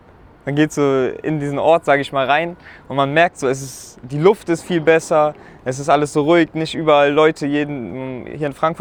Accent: Iran; dann meine Heimat, Iran.

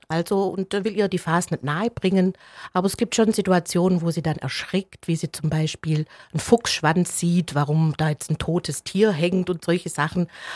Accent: Schramberg, Baden-Württemberg, Germany; born there; now in Freudenstadt, Germany; ist geboren in Schramberg und deswegen mit Schramberg verbunden und dort immer noch Mitglied im Musikverein Sulgen, das ist ein Stadtteil von Schramberg, aber jetzt beruflich und privat mit Freudenstadt verbändelt, da wohne ich

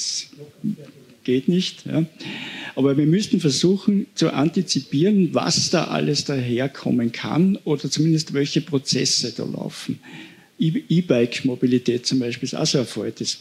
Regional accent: Salzburg, Austria; Ich bin kein Tiroler, ich bin ein Salzburger.

